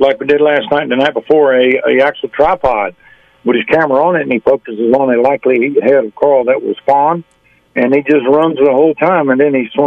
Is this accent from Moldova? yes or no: no; North Carolina, United States; She's actually from my hometown in North Carolina.